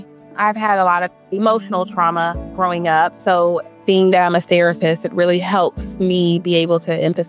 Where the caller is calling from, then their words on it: Nashville, Tennessee, United States; I am calling from Nashville, Tennessee.